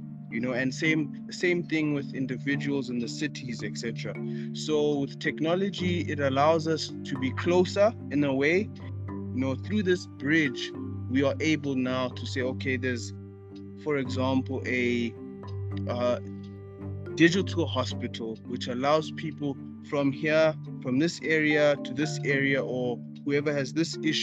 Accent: Johannesburg, Gauteng, South Africa; if I'm from Joburg and I go to a varsity in Joburg

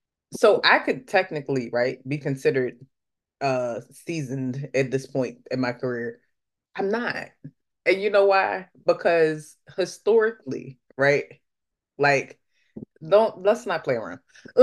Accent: Philadelphia, Pennsylvania, United States; I was brought up in Philly at a time when it was in the 90s

